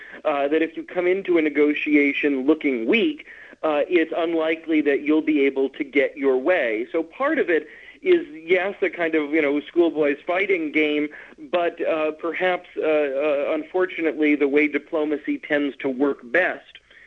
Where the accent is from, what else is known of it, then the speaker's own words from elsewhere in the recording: United States; now in Italy; it very quickly becomes apparent that I'm an American.